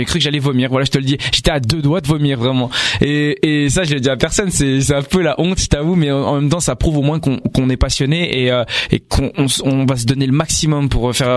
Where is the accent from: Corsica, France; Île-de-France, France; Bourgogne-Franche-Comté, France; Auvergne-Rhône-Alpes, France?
Bourgogne-Franche-Comté, France; Montceau-les-Mines; dans ma ville natale, qui est donc Mont-Soleil-Mines dans le 71 en Bourgogne.